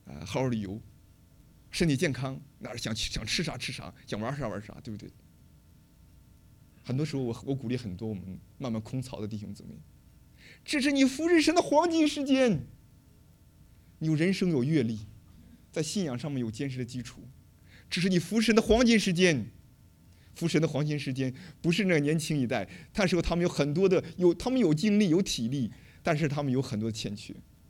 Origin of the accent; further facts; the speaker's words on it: China; 我来自中国的农村，我希望我可以挣大钱哈